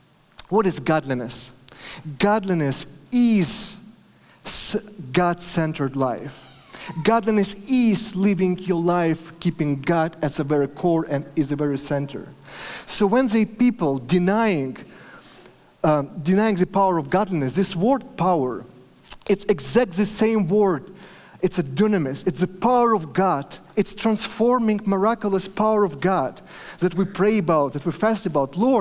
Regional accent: Kyiv, Ukraine; We came from Kyiv. It's a beautiful, greenest city in Europe.

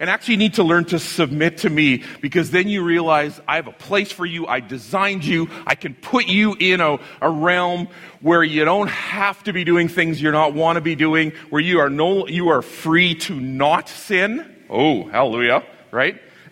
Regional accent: Saskatchewan, Canada; I was born in Saskatchewan. I was raised in Saskatchewan.

